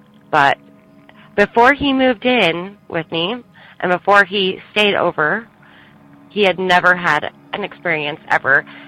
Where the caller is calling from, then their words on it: Utah, United States; I'm from Salt Lake area of Utah.